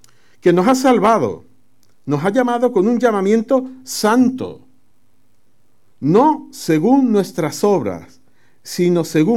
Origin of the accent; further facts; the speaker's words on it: Andalusia, Spain; Nos monté que yo soy sevillano. Allí lo que hay es una laguna en mi pueblo.